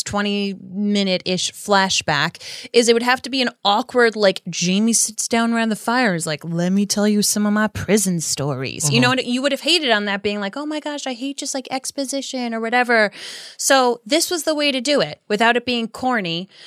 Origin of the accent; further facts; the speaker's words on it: Boston, Massachusetts, United States; Hey, we're from Boston, right?